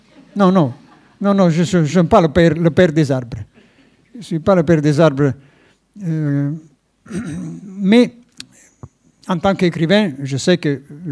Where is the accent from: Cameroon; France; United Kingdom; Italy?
Italy; Parce que c'est ça, en discussion, chez nous, en Italie.